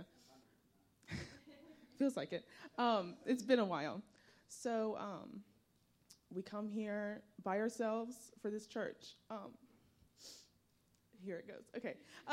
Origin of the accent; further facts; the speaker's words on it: Louisiana, United States; I'm from Louisiana.